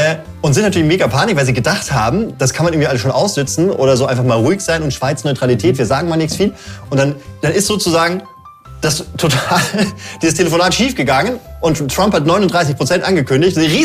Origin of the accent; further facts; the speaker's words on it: Bavaria, Germany; Ich bin Franke, muss freundlich sein.